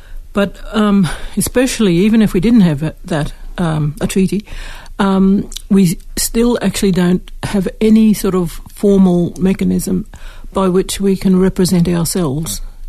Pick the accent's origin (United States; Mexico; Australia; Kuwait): Australia; Gold Coast, Queensland; I come from the Gold Coast in my father's people's area, the Combermere mob, who are part of the Big Yugambeh language group. And on my mother's side, she was a Waka Waka person from around about Gander